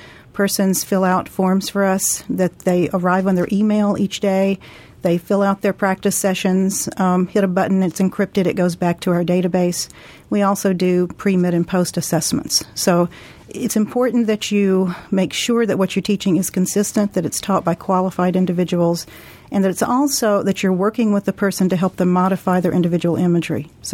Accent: Washington, United States; But, of course, this being my home state, I wanted to make sure that people here who wanted to be involved in the study had the first opportunity to do that.

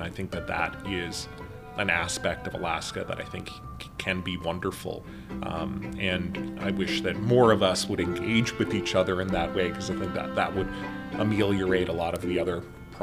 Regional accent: London, United Kingdom; born there; also born or lived in Iran; So I was born in London, England, and my family is from Iran originally, so we moved back to Iran and lived in Iran for 3.5 years, and then fled from Iran for various reasons, religious persecution. My family is Zoroastrian

